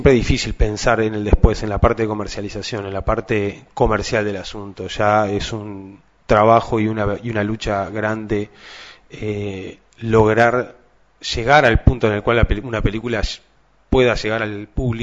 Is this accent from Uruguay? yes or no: yes; Uruguay; yo soy uruguayo